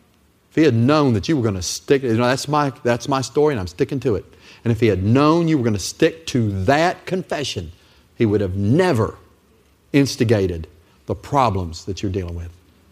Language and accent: English; Virginia, United States; I'm from Virginia. Ann's from West Virginia.